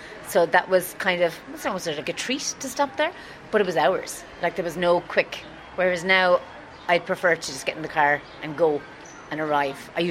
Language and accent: English; Skibbereen, Munster, Ireland; I'm from Skibbereen in West Cork.